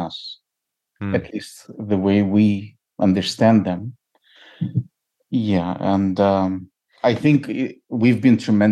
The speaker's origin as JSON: {"language": "English", "country": "Ukraine", "said": "I mean, I'm from Ukraine originally"}